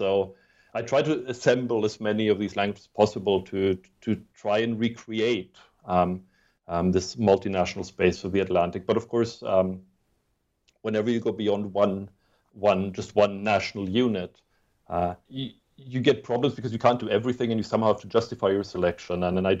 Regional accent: Germany; where I grew up in Germany is almost as landlocked as you can be anywhere in Western Europe. It was literally the last village before the Swiss border.

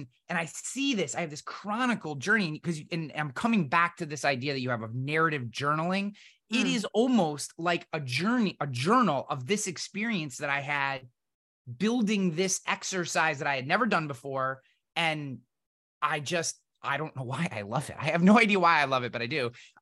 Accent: East Coast, United States; I'm from the East Coast and Irish and country and whatever you want a moniker you want to put on it.

